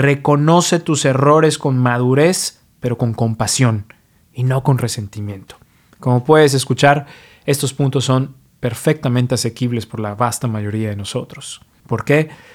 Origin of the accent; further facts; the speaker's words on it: Mexico; now in New York, United States; Soy mexicano, pero vivo y practico medicina en New York